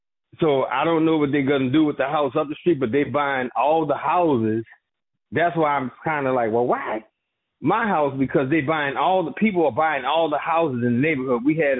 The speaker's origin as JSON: {"language": "English", "town": "New Orleans", "region": "Louisiana", "country": "United States", "said": "That's home, bro. And I'm from New Orleans. I ain't from Louisiana. I'm from New Orleans, bro."}